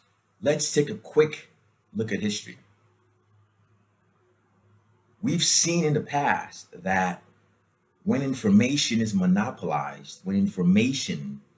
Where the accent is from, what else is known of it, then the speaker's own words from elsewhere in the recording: Yaoundé, Centre, Cameroon; born there; I was born in Yaoundé, Cameroon.